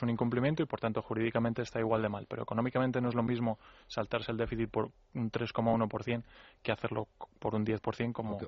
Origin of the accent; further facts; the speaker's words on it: Spain; Hablando como español